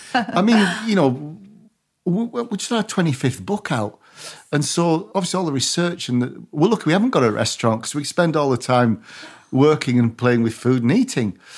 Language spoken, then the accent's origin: English; Barrow-in-Furness, North West England, United Kingdom; I'm from Barrow, you know, you don't turn work down, mate.